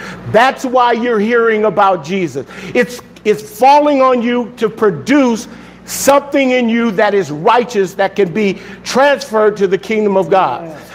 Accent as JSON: {"language": "English", "town": "Los Angeles", "region": "California", "country": "United States", "tie": "born or raised there", "said": "I grew up in South Central LA. I got robbed by knife point when I was in the 7th grade."}